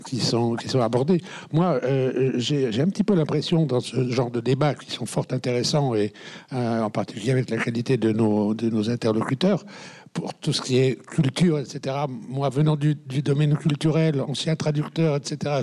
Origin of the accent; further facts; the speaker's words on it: Bordeaux, Nouvelle-Aquitaine, France; Par exemple, moi, je suis bordelais.